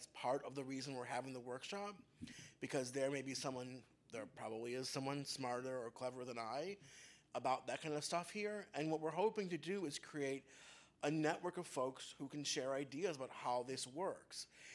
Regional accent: Detroit, Michigan, United States; So as a member of the Detroit diaspora, it really hurts me to hear someone talk about my hometown in the way it gets often it's spoken about

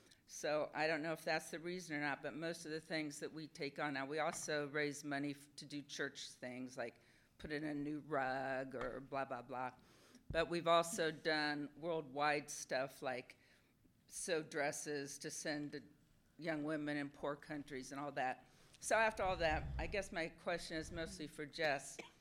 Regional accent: San Diego, California, United States; I'm from San Diego, First Unitarian.

